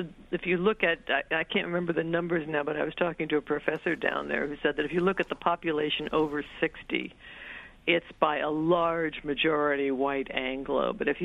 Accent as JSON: {"language": "English", "region": "Ohio", "country": "United States", "said": "I come from Ohio, and which is a large state, and we have had many presidents who have come from Ohio"}